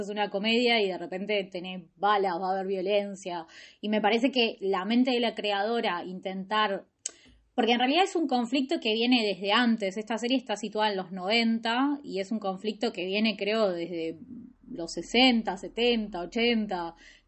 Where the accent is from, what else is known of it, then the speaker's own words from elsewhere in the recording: Argentina; Somos Argentina, le decimos como podemos.